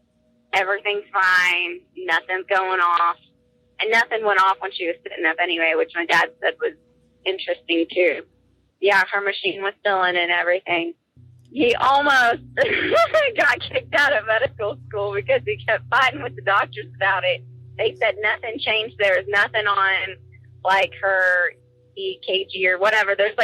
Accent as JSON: {"language": "English", "region": "Texas", "country": "United States", "said": "I'm from Texas Panhandle. I'm a Texas gal."}